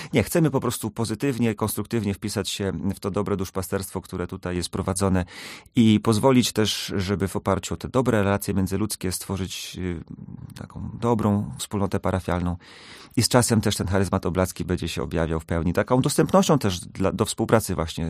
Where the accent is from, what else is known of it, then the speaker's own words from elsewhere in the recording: Opole Voivodeship, Poland; ja sam pochodzę z diecezji opolskiej